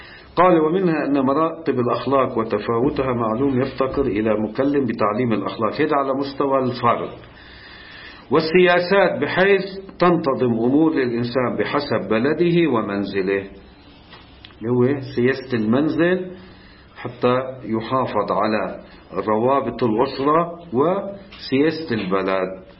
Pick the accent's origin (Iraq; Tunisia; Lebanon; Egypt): Lebanon; مثلا عندنا بلبنان ما شاء الله صارت دولة نفطية